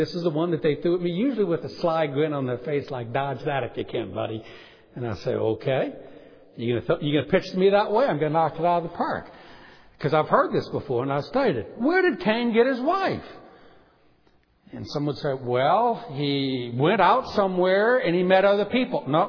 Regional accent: New Orleans, Louisiana, United States; You know, I'm from New Orleans, where you go downriver close to the Gulf of Mexico in Louisiana.

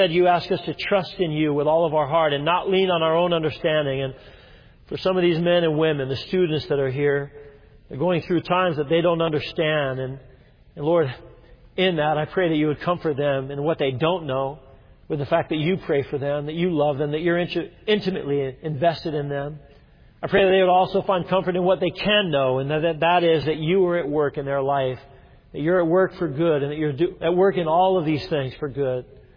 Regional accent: Colorado Springs, Colorado, United States; It's my hometown. I went to high school in this town.

